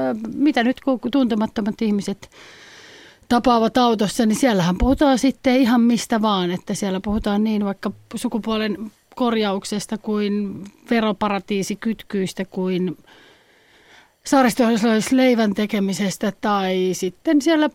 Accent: Nakkila, Satakunta, Finland; Kyllä, mä olin 13-vuotias. Mä olen Nakkilassa kotoisin, liftasin säännöllisesti Nakkilasta Poriin.

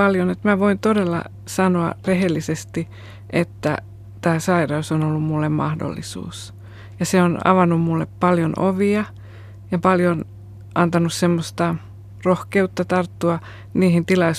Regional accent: Jakobstad, Ostrobothnia, Finland; also born or lived in Helsinki; now in Hämeenlinna, Finland; 4,5 vuotta täällä. Eli sitä ennen asuin 32 vuotta Helsingissä. Ja mä olen lähtöisin Pietarsaaresta Pohjanmaalta.

